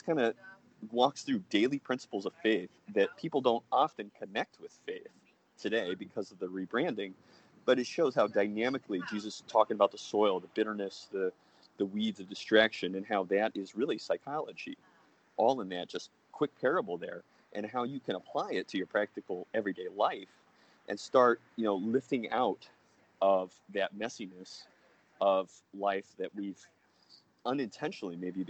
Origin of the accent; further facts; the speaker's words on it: California, United States; I was born and raised Catholic out in California.